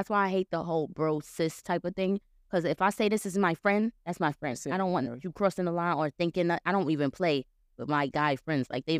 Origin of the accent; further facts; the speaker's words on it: Harlem, New York, United States; But I'm just saying, everybody, like, my person is not in Harlem. I'm from Harlem.